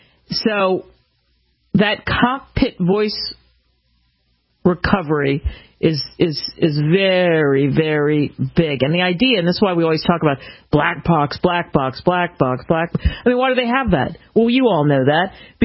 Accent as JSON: {"language": "English", "town": "Philadelphia", "country": "United States", "tie": "born or raised there"}